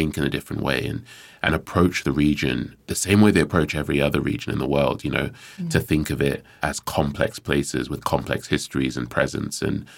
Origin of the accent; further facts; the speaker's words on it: Nigeria; being Nigerian for me, that connects me to my roots. It's who I am. It's who my family are.